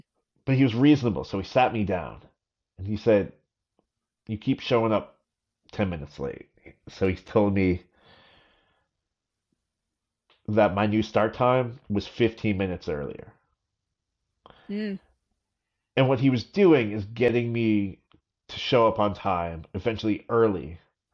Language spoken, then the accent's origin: English; Boston, Massachusetts, United States; I was raised around Boston history with babysitters and taking us to historical sites.